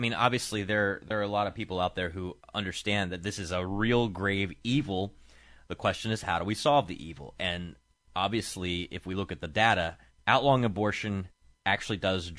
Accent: Kentucky, United States; when I grew up in Kentucky and people are like, well, we got an education problem in Kentucky.

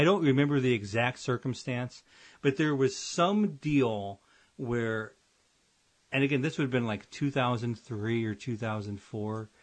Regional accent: Avon, Illinois, United States; Because you know, I'm from Avon, Illinois, and it's 2003, 2004, or 2005, somewhere in this range.

